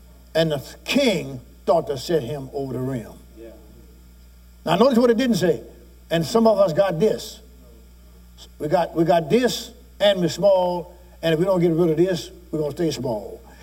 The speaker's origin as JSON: {"language": "English", "region": "Louisiana", "country": "United States", "said": "I don't know if y'all understand these words, I'll be saying all kind of words, I'm from Louisiana"}